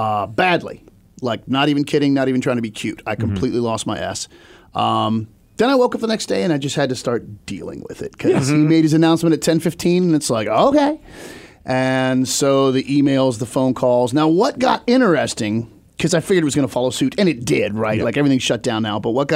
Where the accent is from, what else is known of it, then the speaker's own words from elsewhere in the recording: Seattle, Washington, United States; I'm from Seattle.